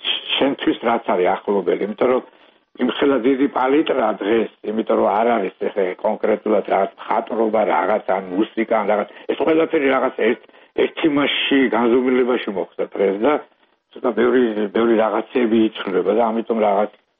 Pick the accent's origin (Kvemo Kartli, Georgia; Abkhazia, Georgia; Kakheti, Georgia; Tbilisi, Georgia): Kakheti, Georgia; Tsinandali; now in Freiburg, Germany; მე ბავშვობა წელი კახეთში მაგ გატარებული, დედა ჩემი იყო წინანდლი, დედა წელი ჩემი ბავშვობა წინანდალში მაგ გატარებული